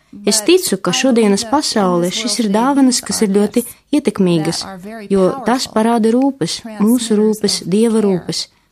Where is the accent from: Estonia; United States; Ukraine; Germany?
United States; California; now in Latvia; Es piedzimu un izaugu Kalifornijā, Amerikas Savienotajās valstīs. Tur arī ieguvu izglītību.